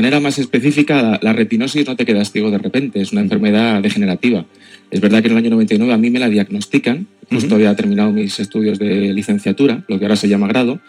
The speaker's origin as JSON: {"language": "Spanish", "town": "Madrid", "region": "Community of Madrid", "country": "Spain", "lives_now": "Granada, Spain", "said": "Yo soy de Madrid."}